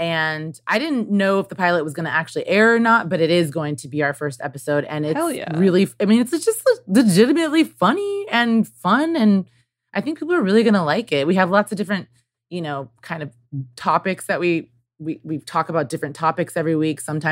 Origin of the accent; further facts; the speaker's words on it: Midwest, United States; I mean, I'm from the Midwest, so I'm more Midwestern, more kind of friendly and cautious